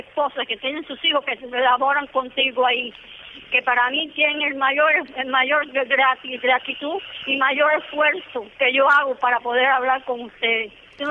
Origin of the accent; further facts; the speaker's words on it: Camajuaní, Villa Clara, Cuba; Yo no soy de aquí de Santa Clara, yo soy de Camajuaín.